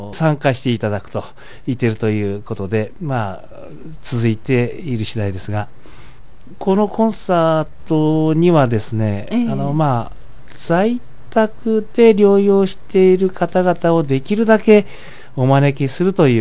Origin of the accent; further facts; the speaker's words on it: Sapporo, Hokkaido, Japan; born there; 父は北大で教えてたんですが、でそれでですから私は実は札幌生まれなんですけれども